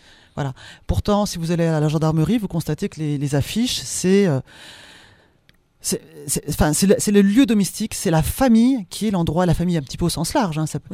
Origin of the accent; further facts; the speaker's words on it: Auvergne-Rhône-Alpes, France; Sur le territoire, chez nous, dans le Diois, en Drôme, en Auvergne-Rhône-Alpes.